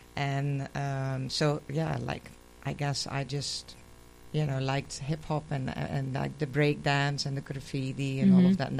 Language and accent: English; Netherlands; moved away as an adult; also born or lived in The Hague / Amsterdam / New York; I'm originally from the Netherlands, grew up in the south, moved more to the city, first in The Hague and then Amsterdam, and then I moved to New York.